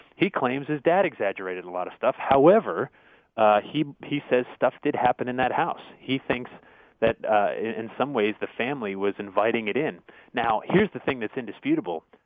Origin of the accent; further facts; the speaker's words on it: Connecticut, United States; I grew up in Connecticut, and they, you know, they were in the next town over